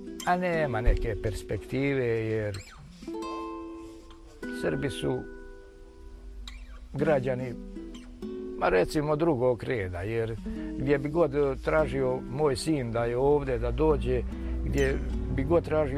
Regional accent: Prebilovci, Federation of Bosnia and Herzegovina, Bosnia & Herzegovina; Ali kod nas u Prebilovcima djeca se rađaju.

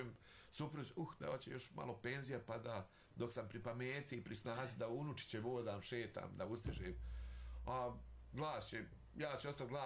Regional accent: Banja Luka, Republika Srpska, Bosnia & Herzegovina; Volim naš grad Banja Luka, volim otić malo u krup, volim naše aleje, ja sam odrastao tu u Novoj Varoši

